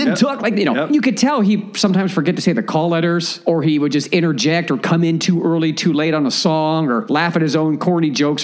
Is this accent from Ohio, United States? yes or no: yes; Cuyahoga Falls, Ohio, United States; I've performed at the Funny Stop, my hometown comedy club here in Cuyahoga Falls, Ohio.